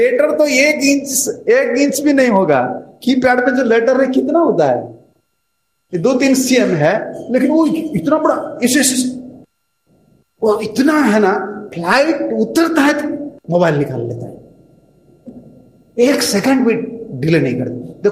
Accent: Odisha, India; मैं आपसे, मैं उड़ीसा आदमी हूं, मैं उड़िया आदमी हूं

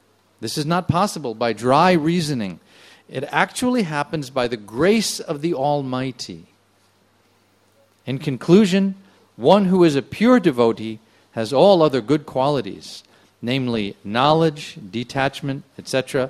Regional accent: New York, United States; I come from New York. Please don't hold that against me.

